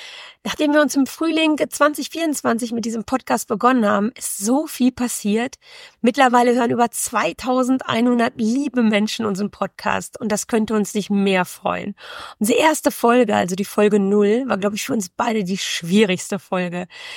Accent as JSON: {"language": "German", "town": "Herbern", "region": "North Rhine-Westphalia", "country": "Germany", "said": "Ich bin 47 Jahre alt. Ich stamme hier aus dem Münsterland, genauer gesagt hier aus Herbern. Zwischendurch habe ich schon woanders gearbeitet und gewohnt, aber dies hier ist definitiv meine Heimat."}